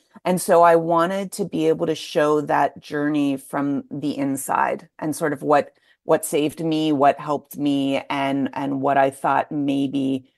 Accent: Pittsburgh, Pennsylvania, United States; I grew up in Pittsburgh. So I was a 16-year-old girl in Pittsburgh in the 90s.

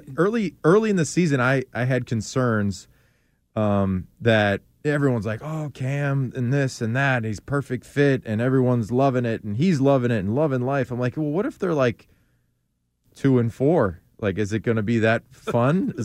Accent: Boston, Massachusetts, United States; I'm from Boston.

